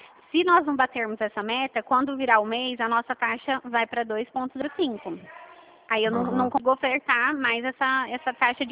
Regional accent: São Paulo, Brazil; Não, eu sou do interior de São Paulo.

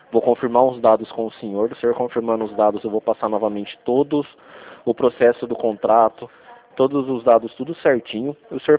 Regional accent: Rio Claro, São Paulo, Brazil; Eu sou de Rio Claro.

